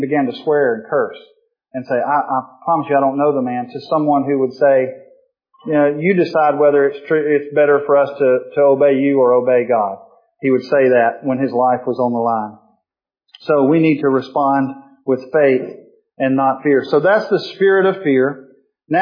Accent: Mississippi, United States; I guess it was ignorance, because I'm from Mississippi and I'm not used to being around the ocean and all that stuff.

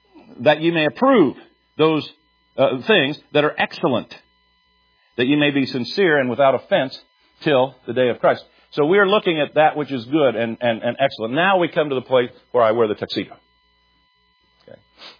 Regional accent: Kansas, United States; I came from Kansas.

